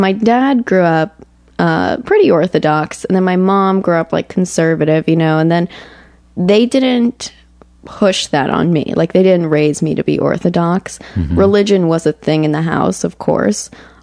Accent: Aventura, Florida, United States; I grew up in Aventura, which is like a very, very small...

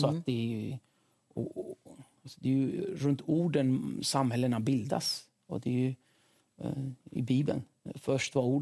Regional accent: Sweden; jag är jättestolt över att vara kurd och jättestolt över att vara svensk.

